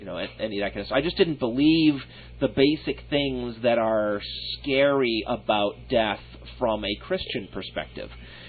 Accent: England, United Kingdom; now in South Germany, Germany; the background religious radiation of growing up in Protestant England and now living in Catholic South Germany.

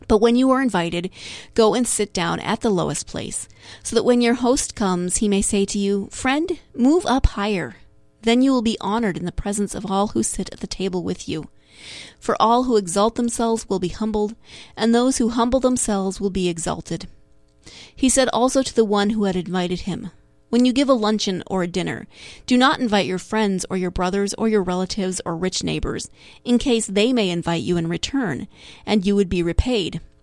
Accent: Montana, United States; It actually, I grew up in a small town in Montana, and the county fair is held in my hometown every year.

